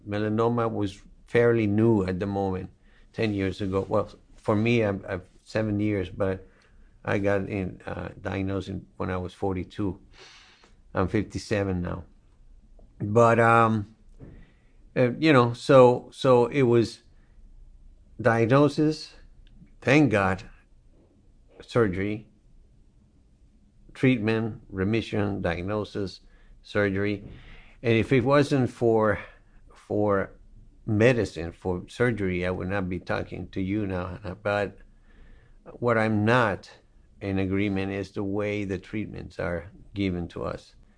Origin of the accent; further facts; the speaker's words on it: Caracas, Capital District, Venezuela; I'm from Caracas, Venezuela, originally, and I was privileged to grow in a let's say in a nicer way than many people. My parents are immigrants from Greece and Spain.